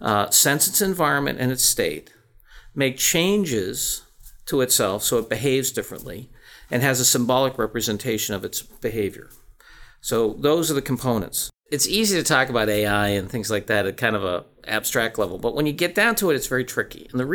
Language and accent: English; Brockton, Massachusetts, United States; now in Boston, United States; Now, I grew up in Brockton, Mass. I live in Boston.